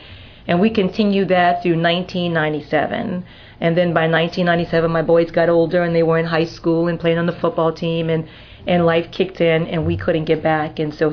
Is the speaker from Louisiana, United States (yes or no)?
yes; New Orleans, Louisiana, United States; also born or lived in New York; I lived in New York for 15 years. I grew up in New Orleans and grew up a Catholic and became born again in New York, an unlikely place.